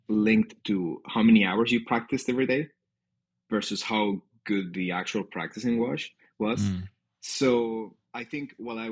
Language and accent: English; Spain; now in Houston, United States; I'm based in Houston, Texas. I'm originally from Spain, but Texas has been my home for the past 9 years or so.